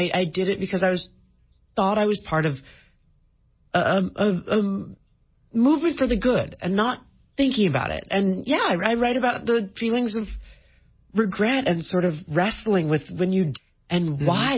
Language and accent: English; San Francisco, California, United States; I'm from San Francisco. I lived there my whole life.